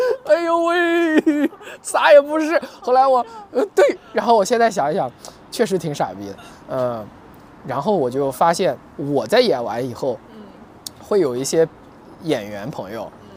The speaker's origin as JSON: {"language": "Chinese", "town": "Nanjing", "region": "Jiangsu", "country": "China", "said": "南京的呀。"}